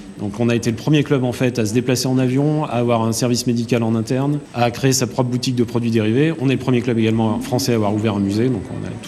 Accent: Aubenas, Auvergne-Rhône-Alpes, France; avec mes petits yeux d'Ardéchois, il y avait plus de monde dans le stade que dans ma ville natale, qui est Aubenas.

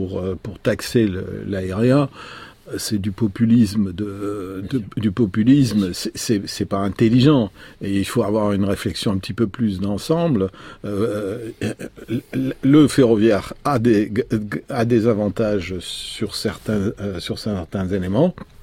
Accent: Toulouse, Occitanie, France; C'est normal que je parle d'Airbus en tant que Toulousain.

